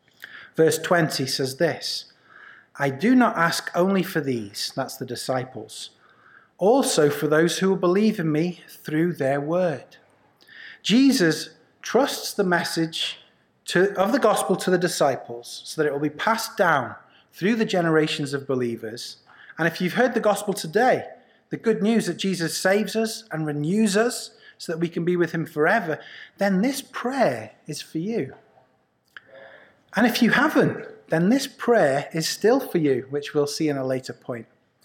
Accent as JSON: {"language": "English", "region": "Wales", "country": "United Kingdom", "tie": "born or raised there", "said": "near the house that I grew up in Wales, there's a lake"}